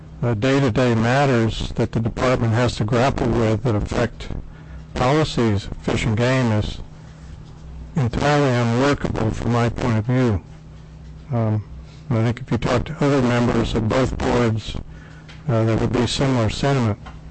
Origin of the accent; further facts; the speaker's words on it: Juneau, Alaska, United States; I'm from Juneau, a 38-year resident